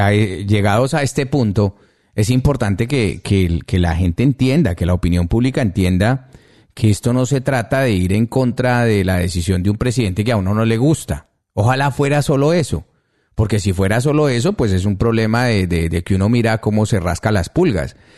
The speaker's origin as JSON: {"language": "Spanish", "country": "Colombia", "said": "yo no tengo que hacer aquí mucho esfuerzo para explicarle cómo somos los colombianos"}